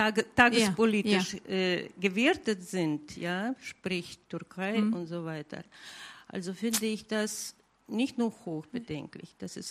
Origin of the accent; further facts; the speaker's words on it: Saint Petersburg, Russia; der die Tragödie meiner Heimatstadt zum ersten Mal beim Namen genannt. Das war ein Leningrader Genozid.